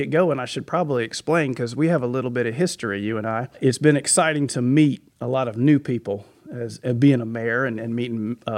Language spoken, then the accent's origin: English; Hinesville, Georgia, United States; went to middle school, and also Liberty County High School, where I graduated high school, because I grew up in Hinesville, and Midway is also in Liberty County.